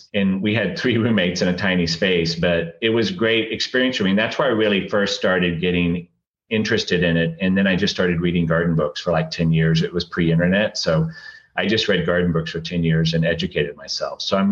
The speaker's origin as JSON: {"language": "English", "town": "Abilene", "region": "Texas", "country": "United States", "tie": "born or raised there", "said": "I grew up in Abilene, Texas. And so my dad grew up on a farm in North Texas."}